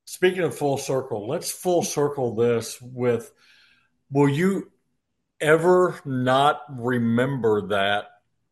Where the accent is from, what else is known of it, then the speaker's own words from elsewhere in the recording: Illinois, United States; I'm born and raised in Southern Illinois.